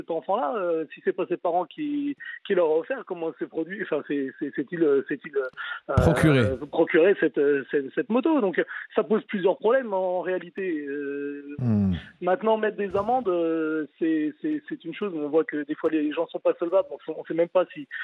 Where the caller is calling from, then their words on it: Bourges, Centre-Val de Loire, France; Je suis à Bourges.